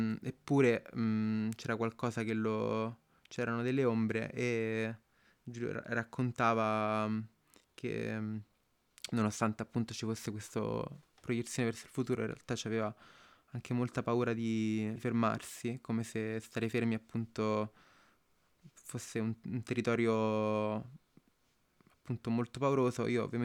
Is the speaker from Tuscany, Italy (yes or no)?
no; Rome, Lazio, Italy; born there; ho 29 anni e sono nato a Roma.